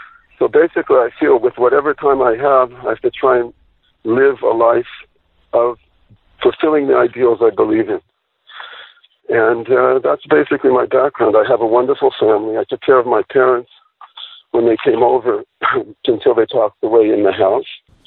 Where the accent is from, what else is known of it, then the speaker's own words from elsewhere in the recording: United States; I mean, I was born in America in the middle of a suburban area. I grew up as a sports, how do you say, a jock